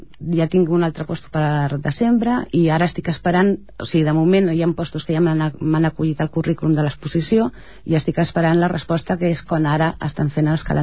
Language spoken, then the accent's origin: Catalan; Ripollet, Catalonia, Spain; molt arrelada a Ripollet, evidentment perquè soc de Ripollet